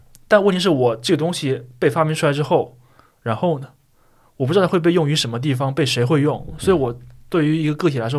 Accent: China; 我们中国人常说古话，上梁不正下梁歪

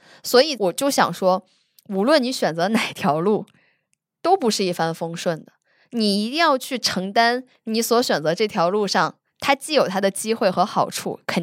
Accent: Beijing, China; 这个我确实要承认我有一些本地人优势，我就是北京人，我没有房租的优势

